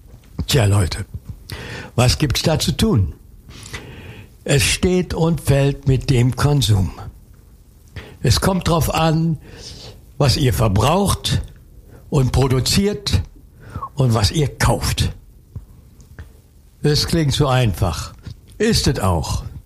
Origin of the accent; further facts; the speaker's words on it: Dippoldiswalde, Saxony, Germany; Ich komme aus dem Erzgebirge, aus Dippoldiswalde.